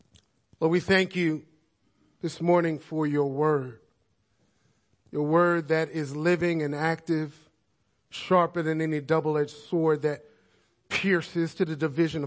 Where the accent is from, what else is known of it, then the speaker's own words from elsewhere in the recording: Brooklyn, New York, United States; And last weekend, I was in my hometown of Brooklyn, New York, preaching for Resurrection Church there in Williamsburg, Brooklyn.